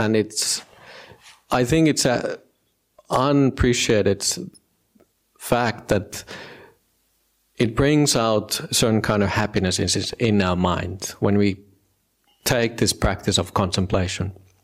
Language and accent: English; northern Finland, Finland; English is a second language; I come from Northern Finland. There's no Buddhism there.